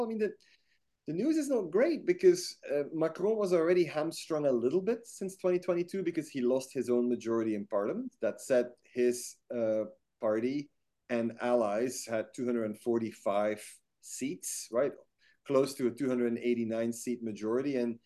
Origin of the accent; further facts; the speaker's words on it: Belgium; I grew up in Belgium, right? So this looks very familiar to me.